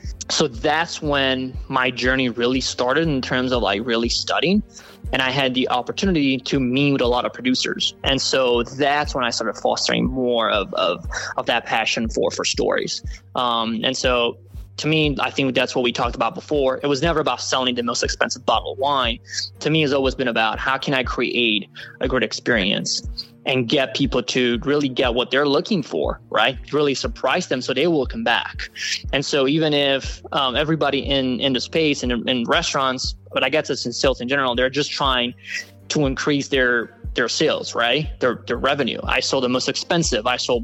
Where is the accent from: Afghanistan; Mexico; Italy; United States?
Italy; kind of had a leg up because I was Italian.